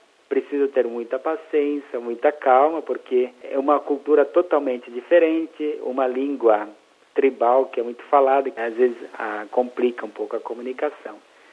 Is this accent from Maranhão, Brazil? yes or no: no; São Miguel do Oeste, Santa Catarina, Brazil; moved away as an adult; now in Mozambique; sou de São Miguel do Oeste, Santa Catarina, estou a Moçambique há 4 anos e meio